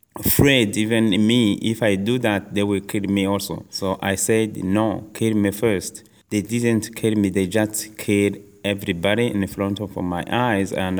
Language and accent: English; Rwanda; I'm from Rwanda.